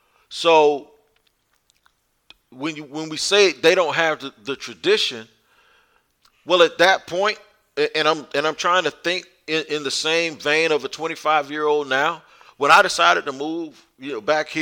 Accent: Jacksonville, Florida, United States; moving back to Jacksonville, Florida, and would have the chance to go back home and be a part of my hometown getting their football team.

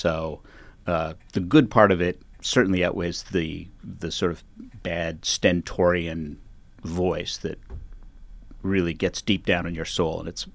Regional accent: Canada; Malcolm and I grew up in Canada

